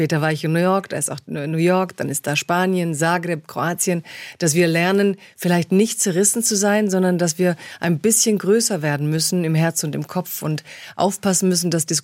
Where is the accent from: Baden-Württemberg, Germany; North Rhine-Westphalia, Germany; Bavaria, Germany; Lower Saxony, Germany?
Baden-Württemberg, Germany; Stuttgart; weil ich komme aus Stuttgart sozusagen. Meine Kindheit und Jugend war in diesem Raum.